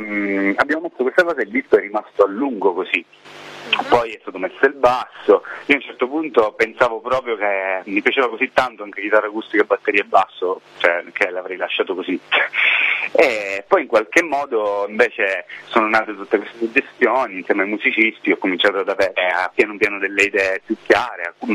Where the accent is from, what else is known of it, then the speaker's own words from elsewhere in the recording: Syracuse, Sicily, Italy; now in Turin, Italy; io sono di Siracusa, abito a Torino.